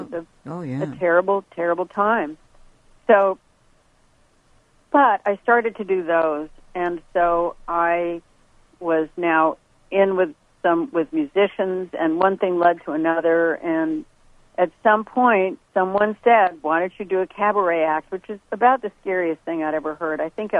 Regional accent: Japan; also born or lived in New York, United States; when I grew up in Japan and started doing musicals there as a child

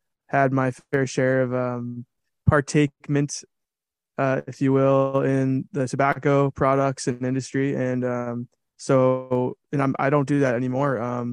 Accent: Boston, Massachusetts, United States; now in Los Angeles, United States; I grew up in Boston, and I've always loved music

